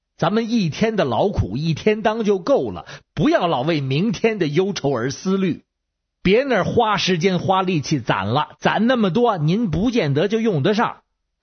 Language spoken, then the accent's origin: Chinese; Beijing, China